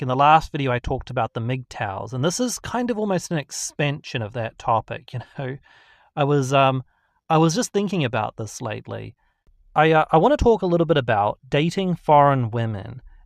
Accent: New Zealand; now in Australia; I came from Australia, but I'm originally from New Zealand.

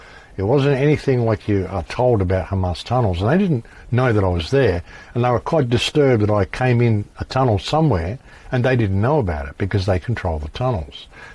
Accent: Australia; I'm just an Australian, you know.

